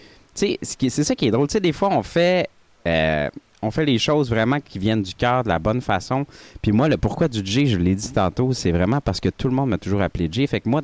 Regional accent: Jonquière, Quebec, Canada; j'hésitais à chanter en anglais depuis le début parce que je viens de Jonquière, tu sais, j'avais un accent gros comme le bras.

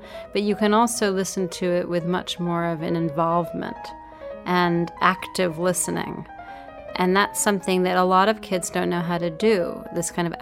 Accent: New York, United States; And I grew up in New York.

